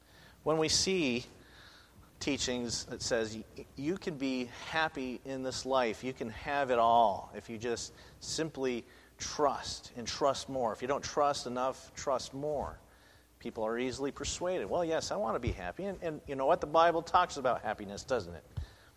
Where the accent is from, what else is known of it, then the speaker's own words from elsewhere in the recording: United States; I'm proud to say that I'm American